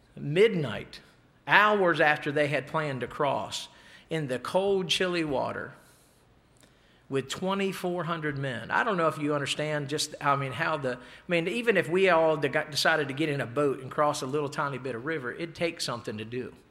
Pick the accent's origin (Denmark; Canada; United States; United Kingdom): United States; Maryland; I'm not from Delaware. I'm from Maryland, but my wife is from Delaware.